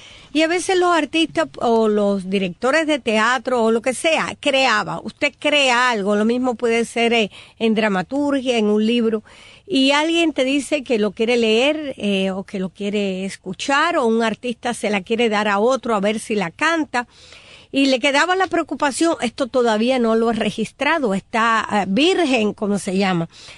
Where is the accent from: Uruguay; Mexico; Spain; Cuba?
Cuba; moved away; Yo me fui muy joven de Cuba, no recuerdo mucho